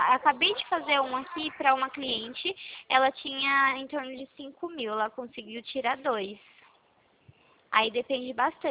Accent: Itu, São Paulo, Brazil; eu sou de São Paulo, é de Itu, cidade de São Paulo.

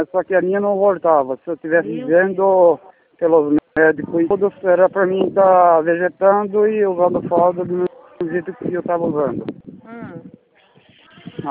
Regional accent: São Bernardo do Campo, São Paulo, Brazil; born there; now in Cândido Mota, Brazil; Olha, eu nasci em São Bernardo do Campo e fui naturalizado aqui, né, com essa terra. Cândido Mota, interior de São Paulo.

